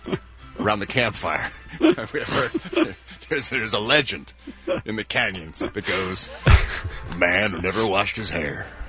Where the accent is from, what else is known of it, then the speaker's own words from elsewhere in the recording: Philadelphia, Pennsylvania, United States; For example, in my hometown of Philadelphia, Pennsylvania.